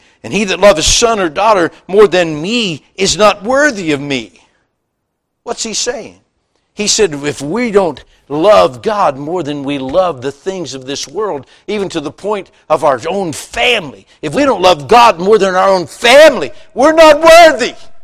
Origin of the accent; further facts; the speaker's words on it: West Virginia, United States; because I am a redneck from West Virginia.